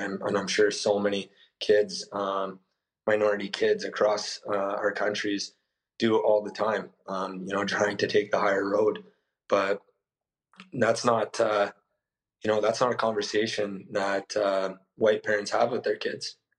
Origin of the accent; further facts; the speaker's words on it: Saskatchewan, Canada; also born or lived in Calgary; being a minority in the prairies in Saskatchewan and then in Calgary, it wasn't easy growing up.